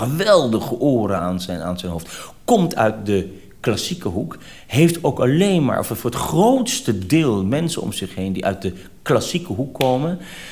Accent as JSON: {"language": "Dutch", "country": "Netherlands", "said": "Ik ben hier geboren. Ik herken heel veel erin dat je in een gemeenschap leeft. Ik ben dus een Nederlander. Ik ben een Nederlander, echt in hart en nieren."}